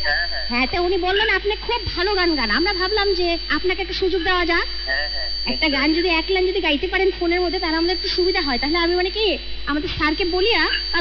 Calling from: Guwahati, Assam, India; গুহাটি থেকে বলছি, এখন আমরা এখানে এসেছি, আমরা কলকাতার সকালবেলা ফ্লাইট নিয়ে এই তো এসলাম

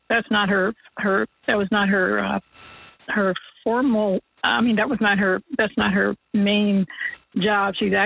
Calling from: New Jersey, United States; I am calling from New Jersey.

